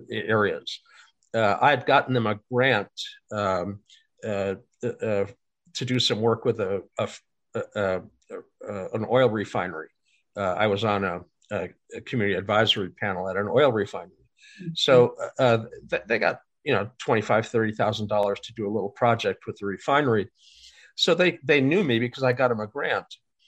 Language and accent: English; Fargo, North Dakota, United States; I grew up in Fargo. Farming analogies abound, you know.